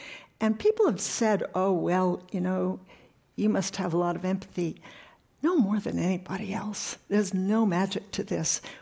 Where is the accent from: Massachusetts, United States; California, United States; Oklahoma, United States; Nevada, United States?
California, United States; Berkeley; hey, I'm from Berkeley, California, interested in the Tea Party